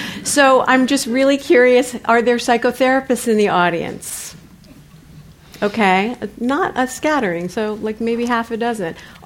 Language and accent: English; Schenectady, New York, United States; born there; I was born in Schenectady, New York, which the nickname for the town was Electric City because it was the home of GE.